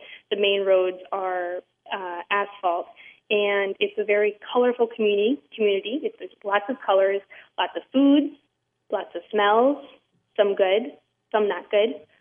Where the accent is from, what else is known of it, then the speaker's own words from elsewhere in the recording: United States; now in Senegal; They don't assume that I'm from the United States, which is kind of weird a little bit. I would assume that I was American immediately.